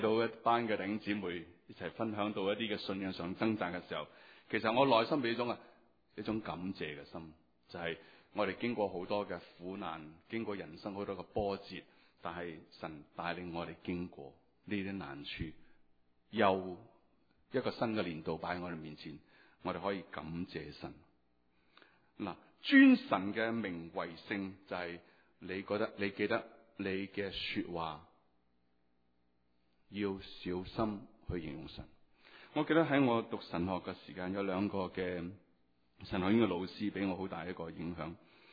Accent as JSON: {"language": "Cantonese", "country": "Hong Kong", "said": "我哋香港人咧系最抵死嘅"}